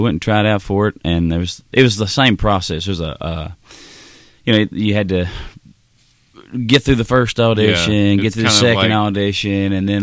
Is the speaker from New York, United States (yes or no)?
no; Peay, Kentucky, United States; You know, I'm the kid from Peay, Kentucky, played Edmonds County High School, went to WKU, and petered out in minor league ball.